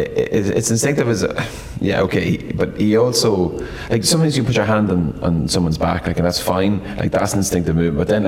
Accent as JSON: {"language": "English", "country": "Ireland", "said": "Because, like, being Irish, your natural reaction is just to be pessimistic about everything."}